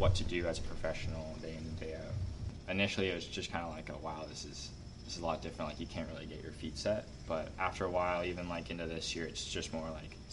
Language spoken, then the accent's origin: English; Toronto, Ontario, Canada; I grew up in Toronto, so it's not much different, but first time actually being in New York